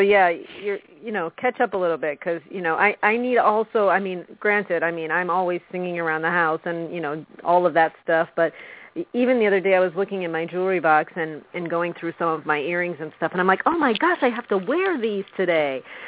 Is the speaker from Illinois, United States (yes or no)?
yes; Illinois, United States; Because I know I'm from Illinois also, so you grew up with snow as well.